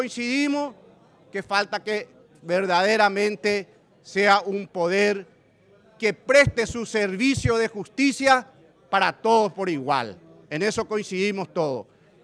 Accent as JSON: {"language": "Spanish", "country": "Paraguay", "said": "Nosotros, como paraguayos comprometidos con el Estado de Derecho, con la plena vigencia de la Carta Fundamental de la República y de las leyes"}